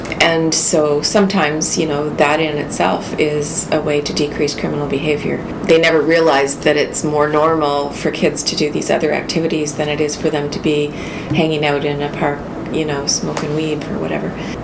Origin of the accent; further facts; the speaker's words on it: Kingston, Ontario, Canada; I was originally from Kingston, grew up here, and wanted to return home